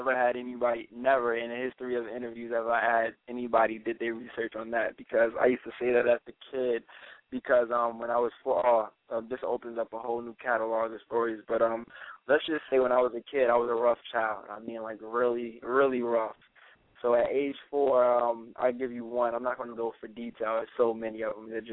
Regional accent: Oxford, North Carolina, United States; also born or lived in Newark, United States; I was born in Newark, New Jersey, and I was raised in Oxford, North Carolina, a little small local town.

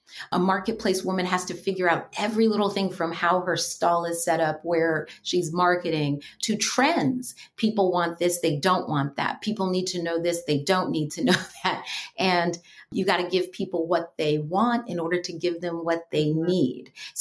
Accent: New York City, New York, United States; including growing up in New York City

